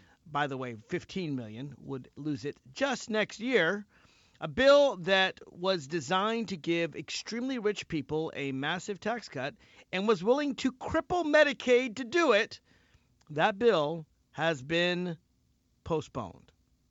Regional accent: Tennessee, United States; Now, this is really embarrassing since I'm from Tennessee and Mark Grimaldi's from upstate New York.

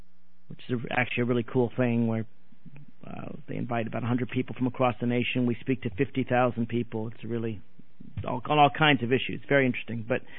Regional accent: Nashville, Tennessee, United States; also born or lived in Boston / Los Angeles / Washington; I'm a city guy. I grew up in Nashville, Tennessee, school in the Northeast, in Boston and Los Angeles and Washington. I'm a city boy.

